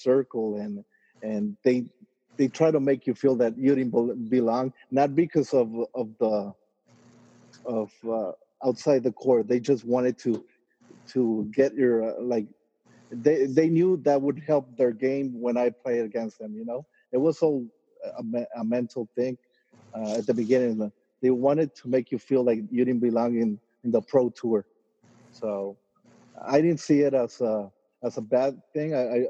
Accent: Tijuana, Baja California, Mexico; growing up in Tijuana

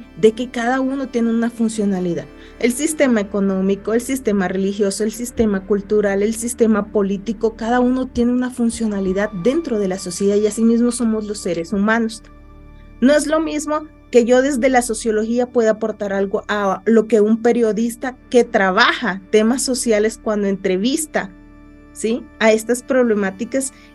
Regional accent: Colombia; now in Mexico; yo vengo de Colombia y migré a México, ¿sí? Me vine caminando y vi y hice toda esta travesía

